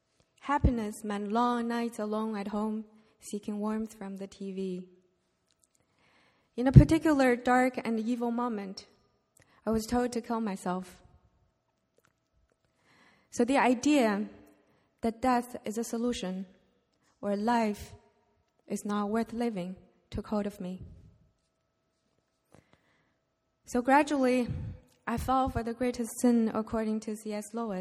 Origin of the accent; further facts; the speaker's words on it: China; English is a second language; Unlike many of you, I grew up in China, an environment where religion was a taboo.